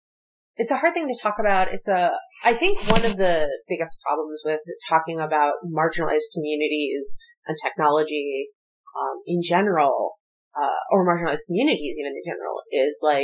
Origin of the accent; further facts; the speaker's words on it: Philadelphia, Pennsylvania, United States; I grew up in Philadelphia, which is like horrible schools.